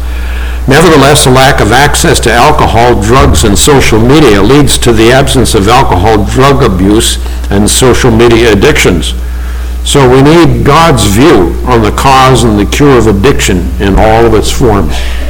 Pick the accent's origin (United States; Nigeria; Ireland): Nigeria; the type of vipers we had when I was growing up in Nigeria, West Africa